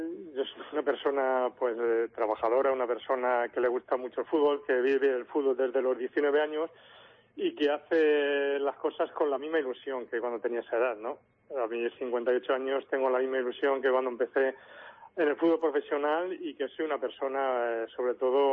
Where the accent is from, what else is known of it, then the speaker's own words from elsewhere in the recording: Toledo, Castilla-La Mancha, Spain; estaba de vacaciones en Almería, que tengo casa allí, y justo llevaba un día en Toledo, yo soy de Toledo y estaba en Toledo